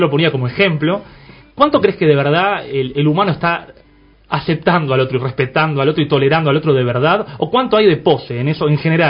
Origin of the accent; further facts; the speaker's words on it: Argentina; soy de nacionalidad argentina y de religión judía.